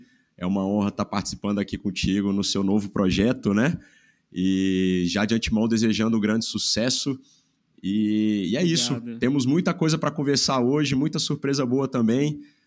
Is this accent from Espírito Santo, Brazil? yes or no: yes; Vitória, Espírito Santo, Brazil; Eu sou nascido e criado aqui em Vitória, mas já viajei aí alguns lugares do planeta.